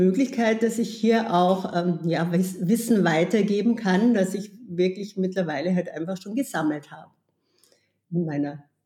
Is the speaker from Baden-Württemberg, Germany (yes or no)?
no; Bavaria, Germany; moved away as an adult; now in Vienna, Austria; Also ich komme aus dem Chiemgau, wunderschöne Chiemgau, ganz nahe von Salzburg, 25 Kilometer weg, allerdings auf der bayerischen Seite.